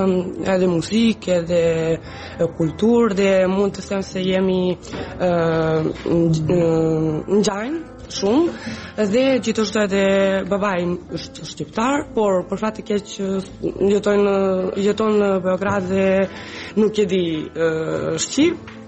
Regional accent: Serbia; Albanian is a second language; Njerëzit të vjetër kur dëgjojnë se ne jemi nga Serbia se flasim serbisht, gjithë janë hajtë flasim në serbisht

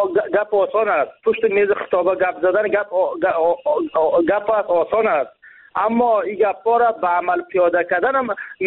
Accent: Jowzjan, Afghanistan; ولایت ما، ولایت جوزجان، برای فعلا یک ولایت ناامن است.

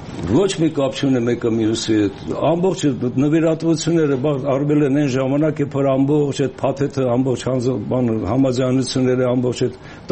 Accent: Yerevan, Armenia; որպես Երևանցի

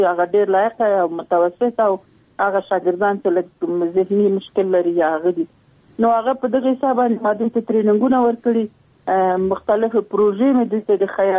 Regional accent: Logar, Afghanistan; ما درته چې د لوګر ولایت یم، د محمد اغي ولسوالۍ او د سرخاو د کلی.

